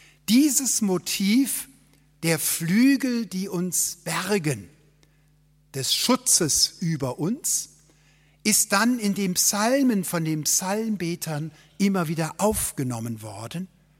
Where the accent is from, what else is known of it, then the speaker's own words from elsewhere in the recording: Cologne, North Rhine-Westphalia, Germany; born there; Ich bin ja kein geborener Schwabe, sondern ich gestehe, dass ich in Köln geboren bin. Aber durch eure Gnade bin ich ja adoptiert im Schwabenland